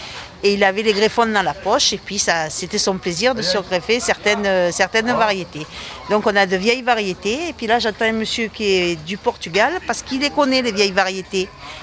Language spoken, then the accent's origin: French; Rosières, Auvergne-Rhône-Alpes, France; nous, on est de Rosières, donc petit hameau de Balbiac.